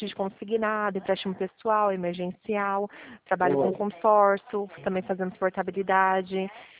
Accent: Pirassununga, São Paulo, Brazil; Ah, eu sou de interior de São Paulo, Pirassununga.

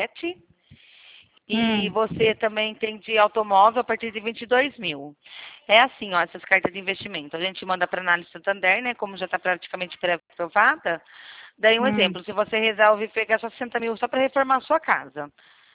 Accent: Rio Claro, São Paulo, Brazil; Eu sou de Rio Claro, São Paulo.

